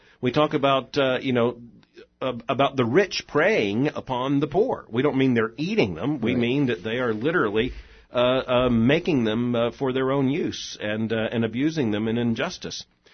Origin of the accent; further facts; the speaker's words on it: Florida, United States; Growing up in Florida, I was surrounded by things we knew could hurt us.